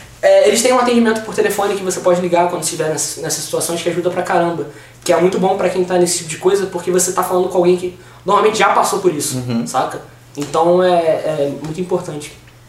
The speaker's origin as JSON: {"language": "Portuguese", "town": "São Gonçalo", "region": "Rio de Janeiro", "country": "Brazil", "said": "Aqui de Niterói não, a gente é de São Gonçalo."}